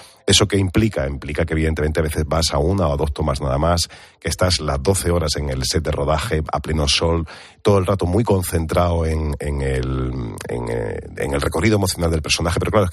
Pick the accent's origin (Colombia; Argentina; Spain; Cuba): Spain; Andalusia; accent: Andalusian; me tocó trabajar con mi acento, que yo en mi carrera la he desarrollado sin mi acento andaluz. De hecho, además, para mí es muy raro actuar en andaluz.